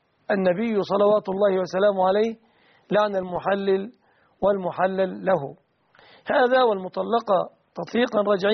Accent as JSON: {"language": "Arabic", "country": "Egypt"}